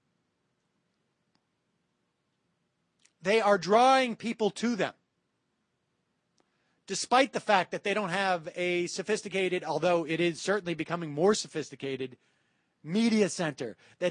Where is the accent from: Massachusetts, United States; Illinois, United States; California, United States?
Massachusetts, United States; Worcester; I grew up in Worcester. There was one place where I bought my clothes.